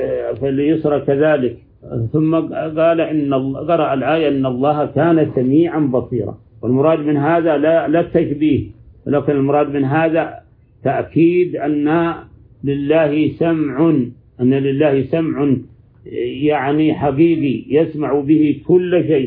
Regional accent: Saudi Arabia; اجتماع الكلمة عندنا في السعودية وفي كل مكان.

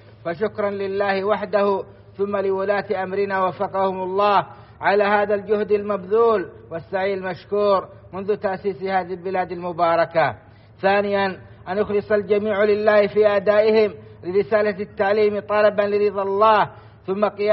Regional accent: Saudi Arabia

